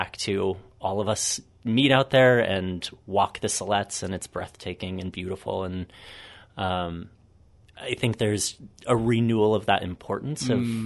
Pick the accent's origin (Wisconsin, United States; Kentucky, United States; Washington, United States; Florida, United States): Washington, United States; Vancouver; now in Portland, United States; I grew up in Vancouver, Washington, so Northwest local.